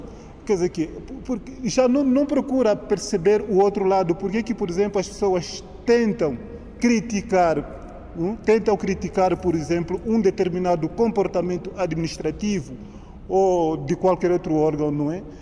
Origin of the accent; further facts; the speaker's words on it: Angola; porque é um direito que cabe a todos nós enquanto angolanos?